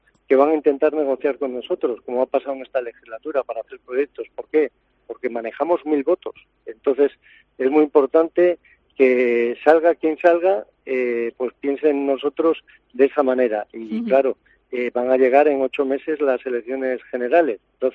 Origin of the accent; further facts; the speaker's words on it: Alfoz, Galicia, Spain; Nosotros somos de Alfoz y lo que nos importa es el bien de nuestros vecinos